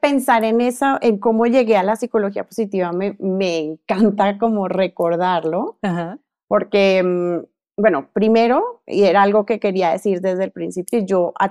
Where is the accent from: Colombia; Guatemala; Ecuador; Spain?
Colombia; moved away as an adult; now in Mexico; yo, como sabes, soy colombiana